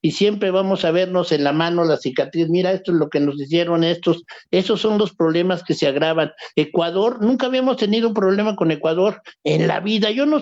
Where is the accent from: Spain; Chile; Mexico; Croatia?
Mexico; soy mexicano y sí me siento afectado por la invasión de mi embajada.